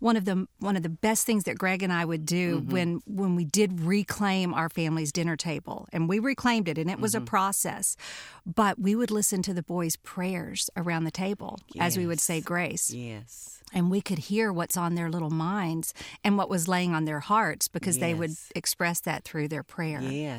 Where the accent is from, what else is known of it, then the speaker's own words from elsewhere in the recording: Texas, United States; also born or lived in Louisiana; I'm from Louisiana, raised in Texas.